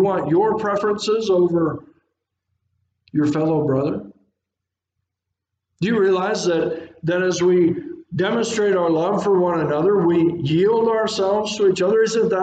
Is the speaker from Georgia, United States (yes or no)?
yes; Georgia, United States; And I come from Georgia, and in Georgia, from time to time, we have droughts